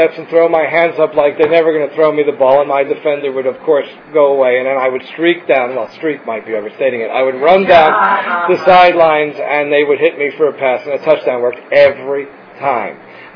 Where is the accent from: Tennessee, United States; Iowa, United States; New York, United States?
New York, United States; I grew up in New York.